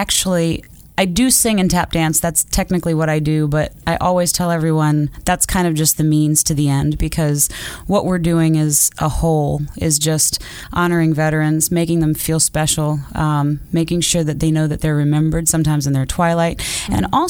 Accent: Winston-Salem, North Carolina, United States; I'm from Winston-Salem, North Carolina.

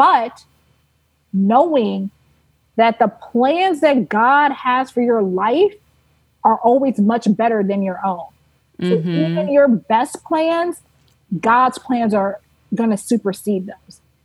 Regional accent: Houston, Texas, United States; moved away as an adult; now in New York, United States; My business is based in New York. I'm originally from Houston, Texas. I have no plans to go back to Houston.

